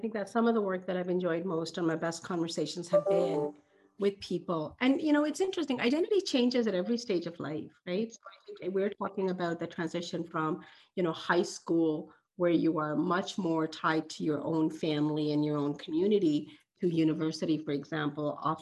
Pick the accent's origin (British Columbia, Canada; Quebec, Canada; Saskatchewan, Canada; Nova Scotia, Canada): Nova Scotia, Canada; now in Ontario, Canada; And when I was growing up in Nova Scotia, terminology changes. The terminology there was Indo-Canadian. When I moved to Ontario, I was told the right terminology